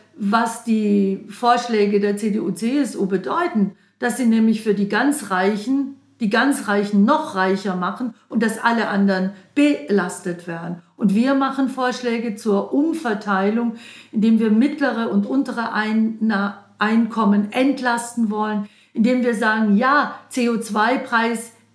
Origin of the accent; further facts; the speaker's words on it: Southern Germany, Germany; bei uns in Süddeutschland